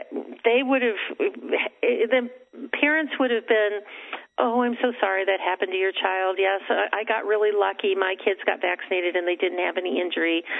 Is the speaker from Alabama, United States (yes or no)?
no; Encinitas, California, United States; I'm from Encinitas, California.